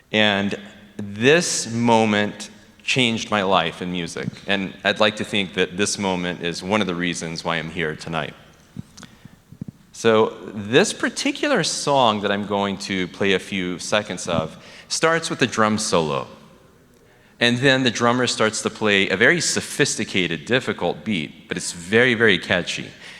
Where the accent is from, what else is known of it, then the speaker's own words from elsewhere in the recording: Temple, Texas, United States; So, first of all, I'm from Temple, Texas, which it's a town of about 80 to 85,000 people on Interstate 35. It's the heart of Texas.